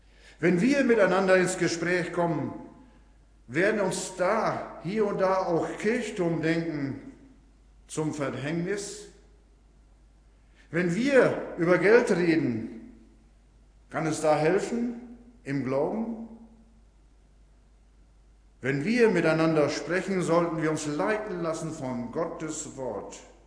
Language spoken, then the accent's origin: German; Wilsum, Lower Saxony, Germany; das gilt auch da, wo ich herkomme, in Wilsum.